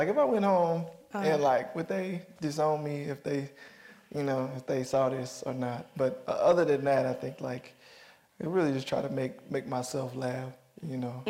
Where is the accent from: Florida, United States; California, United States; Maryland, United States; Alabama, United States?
Alabama, United States; Tuskegee; I'm from Tuskegee, so I was like, you know, the shop, last time I went home